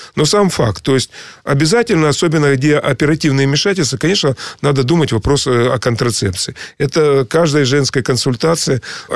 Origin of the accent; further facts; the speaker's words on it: Alushta, Crimea, Ukraine; born there; Я в Алуште.